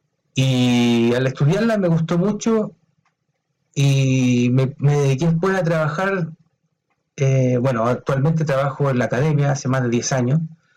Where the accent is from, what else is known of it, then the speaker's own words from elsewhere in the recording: Chile; now in Spain; Soy chileno, entonces ahí nosotros tenemos referentes buenos en la literatura.